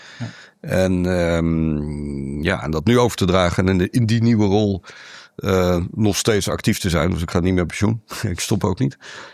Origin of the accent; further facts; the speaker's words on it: Rotterdam, South Holland, Netherlands; also born or lived in Breda; Ja, geboren in Rotterdam. Gestudeerd in Rotterdam.